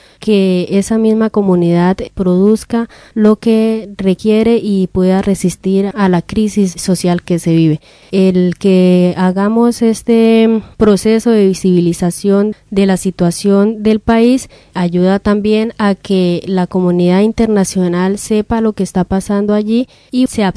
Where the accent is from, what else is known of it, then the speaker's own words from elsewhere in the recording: Colombia; no somos solos los colombianos los que estamos luchando por una sociedad más justa